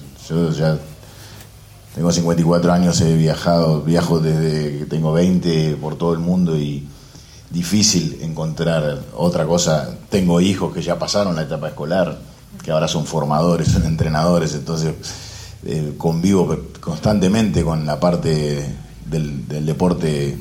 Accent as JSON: {"language": "Spanish", "country": "Argentina", "said": "no soy suizo, ¿no? Soy argentino, se nota, soy argentino. Yo tengo las mismas cosas, la misma cultura que tenemos todos"}